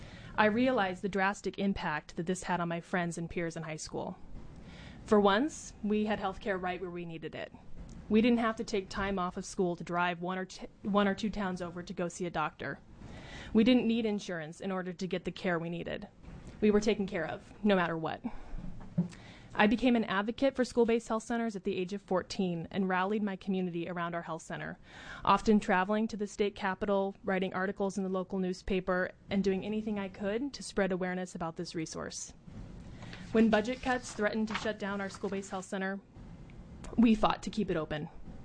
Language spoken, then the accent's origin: English; Toledo, Oregon, United States; I grew up in Toledo, a little town on the Oregon coast. I really enjoyed small town life